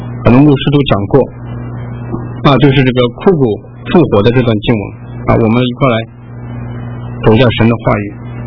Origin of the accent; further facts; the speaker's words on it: China; 也颠覆了我们中国人的观念。我们中国人观念做君王的那是高高在上享受一切荣华富贵